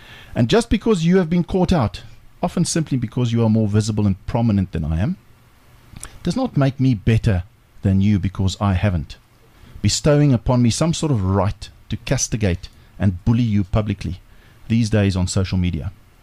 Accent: South Africa; I'm also a white South African male, and by the mere fact of being born and raised in South Africa, I have racism ingrained inside of me as well.

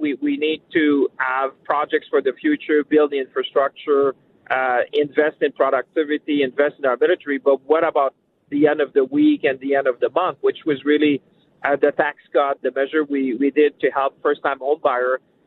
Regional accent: Shawinigan, Quebec, Canada; Listen, I come from rural Canada. I come from Shawinigan.

